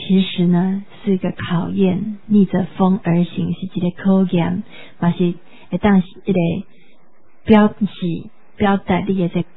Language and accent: Chinese; Taiwan; 所以我们台湾人一定要学会晓家己的声音发出来